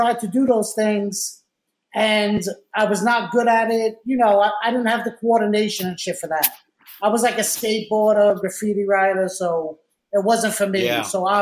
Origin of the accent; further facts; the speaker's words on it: Brooklyn, New York, United States; also born or lived in Staten Island; I did. Yeah, I grew up in Brooklyn, so I was 14 years old. And then, you know, when you get a little bit of money, the family, they moved to Staten Island.